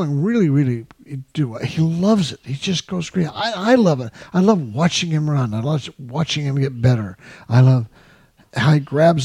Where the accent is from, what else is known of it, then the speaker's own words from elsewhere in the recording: New Mexico, United States; moved away; When I came to California the first time, back in 1988, we came from New Mexico, which is a very poor state and really a tough environment.